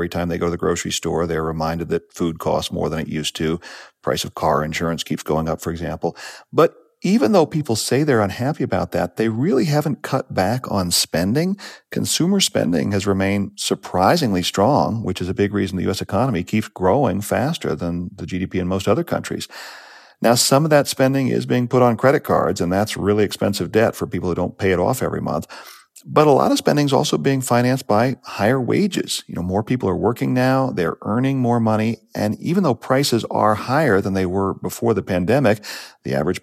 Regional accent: Denver, Colorado, United States; You talked this week with Ellen Lamont about the high cost of housing in my hometown of Denver.

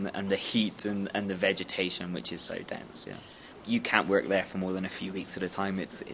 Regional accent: Wales, United Kingdom; He was actually a Welshman, and I'm a Welshman as well

